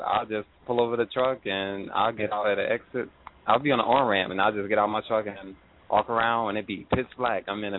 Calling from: Dallas, Texas, United States; How you doing, Elsa? I'm calling from Dallas.

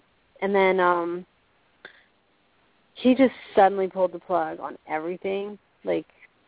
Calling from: Florida, United States; from Florida.

